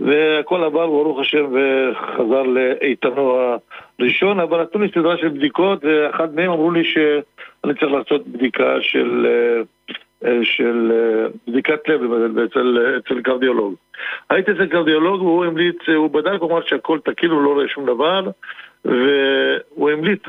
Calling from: Netanya, Central District, Israel

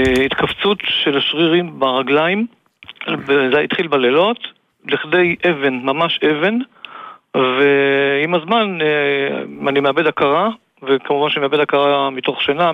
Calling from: Tel Aviv, Tel Aviv District, Israel; מתל אביב.

